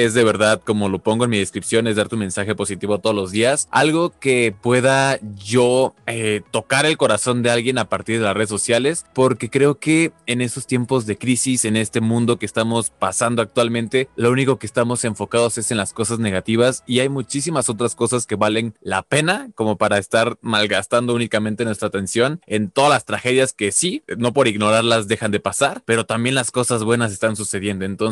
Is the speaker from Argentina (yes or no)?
no; Mexico; Tengo 25 años, soy mexicano